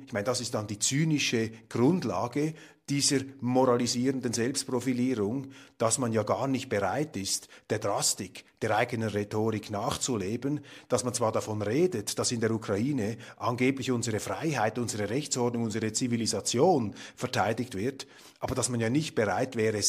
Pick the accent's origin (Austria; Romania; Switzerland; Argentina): Switzerland; Dieses Bild, meine Damen und Herren, löst in mir als Schweizer ein fundiertes Unbehagen aus.